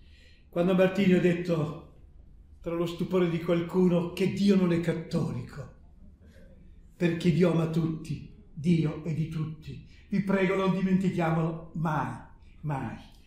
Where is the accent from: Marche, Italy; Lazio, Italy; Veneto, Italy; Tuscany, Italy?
Veneto, Italy; io sono veneto, quindi non sono di parte